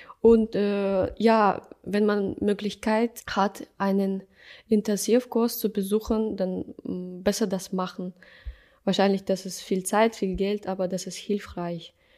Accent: Russia; German is a second language; Wahrscheinlich dieser Niveau ist höher als in meinem Heimatland. Und hier Arzt kann also mehr als die Ärzte in Russland, ehrlich gesagt.

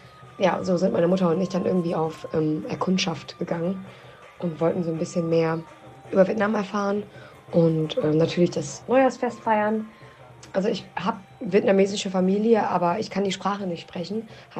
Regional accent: Germany; Ich bin in Deutschland geboren und groß geworden.

